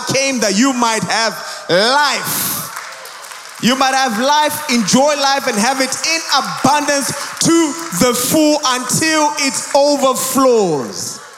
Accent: Zimbabwe; I'm from Zimbabwe

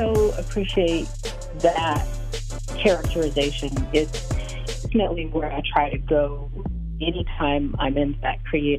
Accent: Monterey, California, United States; And so really I grew up in California, south of the Bay Area, on the coast in this place called Monterey, California.

